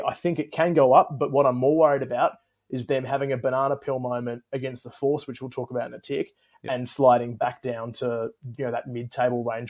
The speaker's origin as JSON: {"language": "English", "country": "Australia", "said": "I think we all as Australian rugby fans, you know, if you're not on the Brumbies bandwagon, you still want them to do well."}